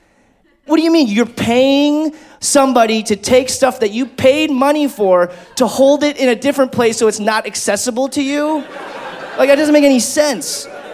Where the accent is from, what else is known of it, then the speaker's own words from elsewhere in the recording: Taylor, Michigan, United States; I was like, yo, I grew up in Taylor, Michigan.